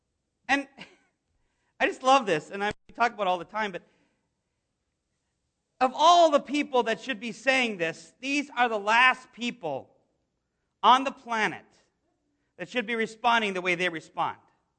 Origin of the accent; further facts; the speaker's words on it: Canada; Growing up in Canada, I can tell you